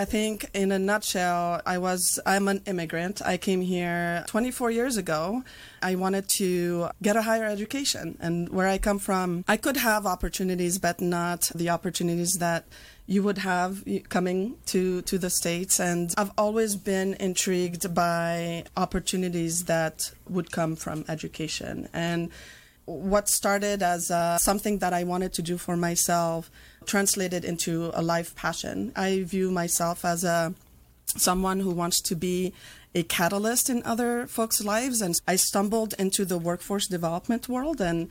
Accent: Tunisia; now in United States; Tunisia, north of Africa.

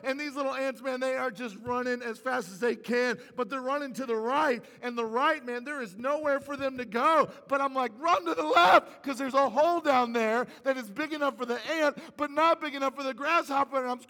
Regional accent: Midwest, United States; because I'm from the Midwest.

